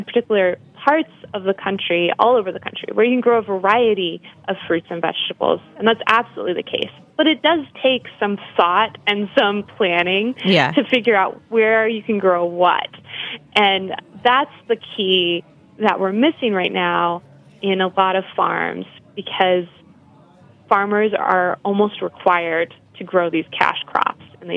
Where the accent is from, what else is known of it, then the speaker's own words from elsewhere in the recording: Oklahoma, United States; So my home state of Oklahoma, for example, uses the Ogallala Aquifer, and we've pretty much depleted it